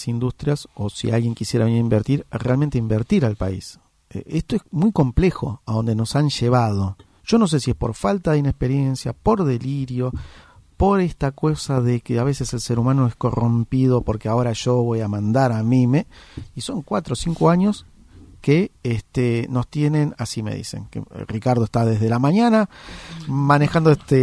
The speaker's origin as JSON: {"language": "Spanish", "country": "Argentina", "said": "El tema es que somos, los argentinos todavía somos muy, muy ovejas"}